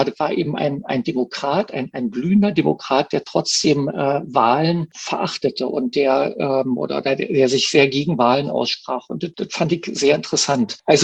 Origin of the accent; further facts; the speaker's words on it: East Germany, Germany; also ich bin ja Ostdeutscher